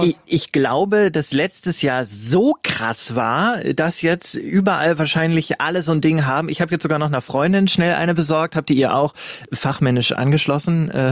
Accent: North Rhine-Westphalia, Germany; Ich komme eigentlich aus dem Ruhrgebiet

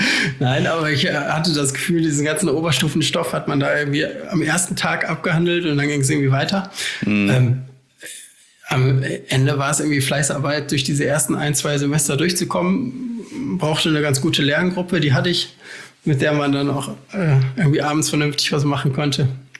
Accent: Essen, North Rhine-Westphalia, Germany; Ich komme ursprünglich aus Essen.

